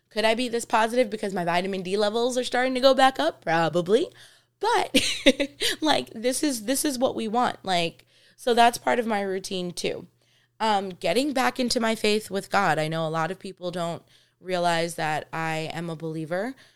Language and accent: English; New York City, New York, United States; people often think that, you know, we're rude because we're just from New York